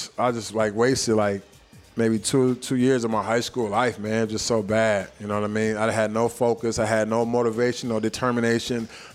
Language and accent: English; San Francisco, California, United States; born or raised there